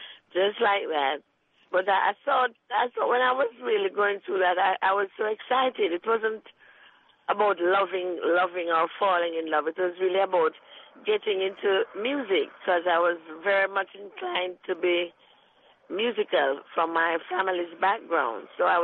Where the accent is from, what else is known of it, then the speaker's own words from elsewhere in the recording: Trenchtown, Kingston, Jamaica; I was raised in Trenchtown, and we grew up there as young people in a government yard, meaning that this was a tenement settlement where people would live on low income earners who couldn't afford to pay rent.